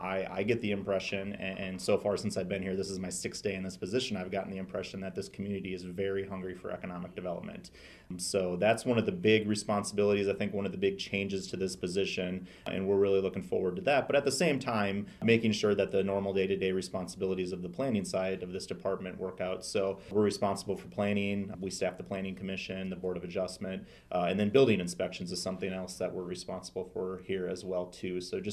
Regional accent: Dubuque, Iowa, United States; I'm originally from Dubuque, Iowa. Was born and raised there. Went to high school there and all that.

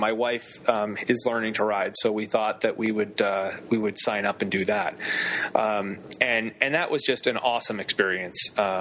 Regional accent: Massachusetts, United States; I'm from Massachusetts, so I'm pretty used to the cold.

